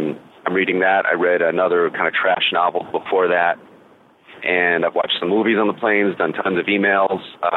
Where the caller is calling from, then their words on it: Saugerties, New York, United States; from Saugerties Woodstock.